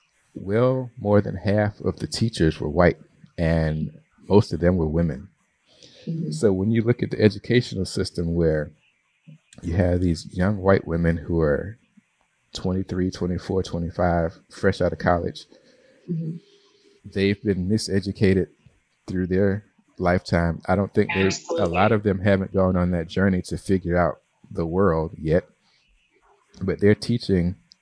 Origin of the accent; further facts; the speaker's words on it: Atlanta, Georgia, United States; You know, I grew up in Atlanta. The majority of the communities I lived in were all Black.